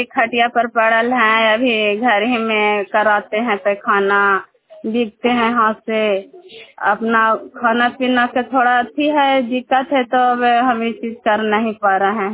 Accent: Yashwantpur, Bihar, India; मैं चंडी प्रखंड यशवंतपुर गाँव के रहने वाले हूँ।

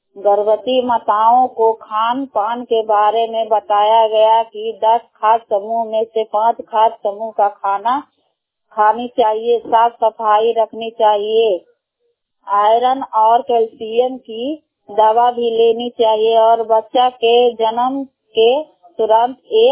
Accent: Bihar, India; मैं खादेसराय गांव की रहने वाली हूँ।

